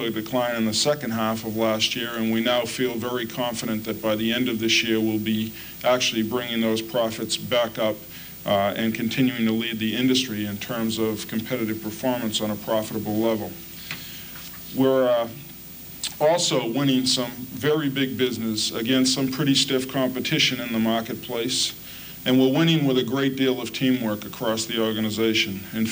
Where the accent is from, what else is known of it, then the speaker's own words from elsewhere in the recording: Boston, Massachusetts, United States; I wasn't born here. I'm a Bostonian.